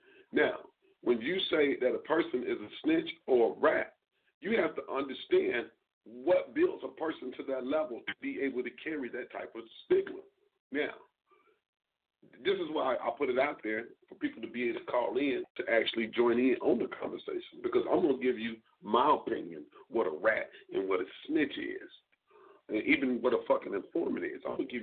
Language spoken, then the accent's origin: English; Chicago, Illinois, United States; I've seen incidents where some dudes, and this is in my hometown, Chicago.